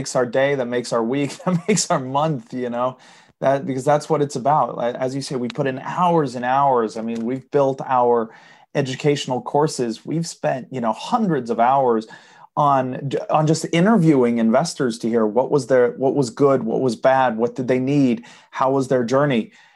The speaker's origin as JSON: {"language": "English", "country": "Sweden", "tie": "born or raised there", "second_language": "English", "said": "because I'm from Sweden. I live in Sweden. I'm growing up in Sweden."}